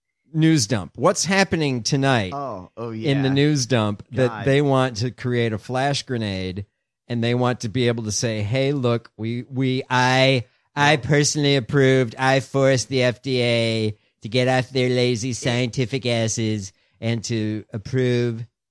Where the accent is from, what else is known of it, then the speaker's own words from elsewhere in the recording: Chicago, Illinois, United States; When I say the Trib, I know there's Tribunes elsewhere. I grew up in Chicago.